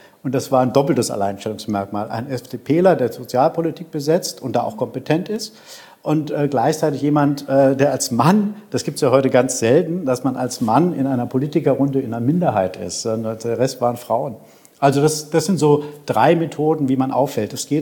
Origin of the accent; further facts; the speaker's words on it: Saarbrücken, Saarland, Germany; Ich bin aus Saarbrücker sogar, also meine Abgeordnete sozusagen.